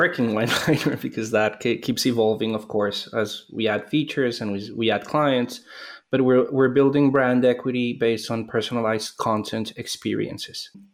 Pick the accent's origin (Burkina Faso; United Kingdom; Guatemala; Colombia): Colombia; I'm originally Colombian. So I was born in Colombia, born and raised in Colombia.